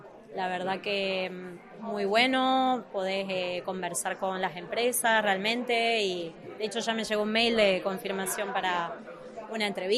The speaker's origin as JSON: {"language": "Spanish", "country": "Argentina", "moved": "yes", "lives_now": "Spain", "said": "mi apellido. No solito, soy argentina. Bueno, nacionalidad italiana. Hace 2 años que llevo viviendo aquí en España."}